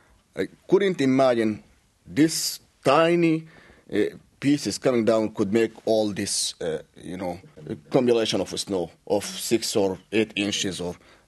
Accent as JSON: {"language": "English", "country": "Sudan", "second_language": "English", "moved": "yes", "lives_now": "Sioux Falls, United States", "said": "I'm originally from Sudan. I've been in Sioux Falls since 2001."}